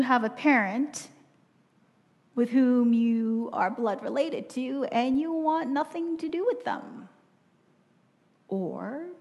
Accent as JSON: {"language": "English", "town": "Toronto", "region": "Ontario", "country": "Canada", "said": "My passport says I'm Canadian. My faith says I'm Christian. Who am I? So when I came back to Toronto at the end of the summer"}